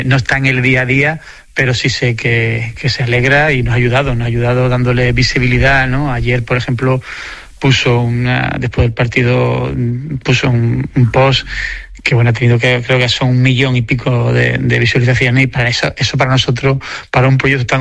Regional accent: San Fernando, Andalusia, Spain; de mi ciudad, de mi pueblo, de mi vida, ¿no?, que es San Fernando, ¿no?

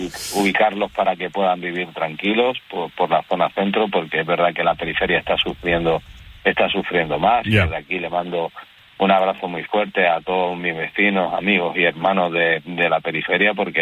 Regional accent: Ceuta, Spain; Ceuta se defiende, nos sentimos españoles, hemos nacido aquí, somos españoles y nos sentimos así

